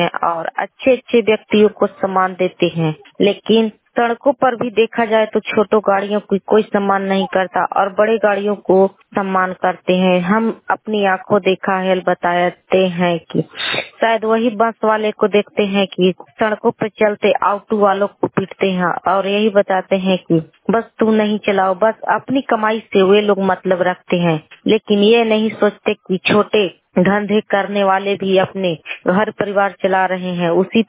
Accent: Bihar, India; हमारे गांव या हमारे बिहार राज्य या हमारे एरिया में देखा जाए

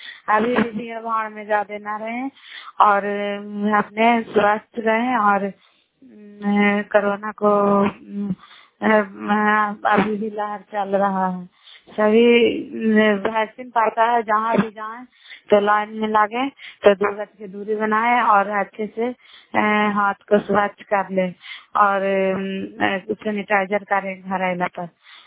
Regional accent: Karai, Bihar, India; नालंदा जिला कराय ब्लॉक मकराता पंचायत, हम कराय ब्लॉक के निवासी हूँ।

